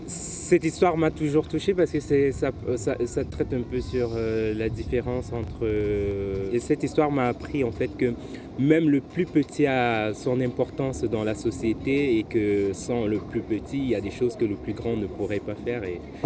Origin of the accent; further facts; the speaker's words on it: Cameroon; je suis du Cameroun. Je vais chanter un chant.